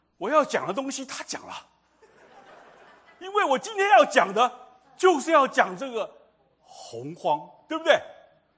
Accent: China; 这个就让我想起来，我们中国人对于宇宙的看法。

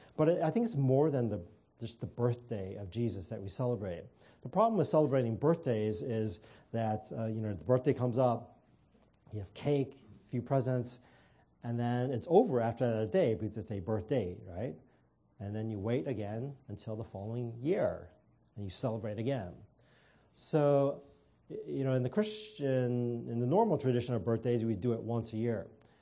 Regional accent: Missouri, United States; and my home state of Missouri

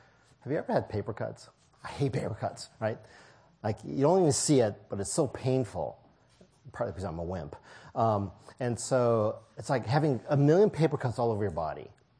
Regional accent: St. Louis, Missouri, United States; also born or lived in Kansas City; And so I was born in Kansas City, Missouri. My father and our family moved to St. Louis, Missouri when I was young

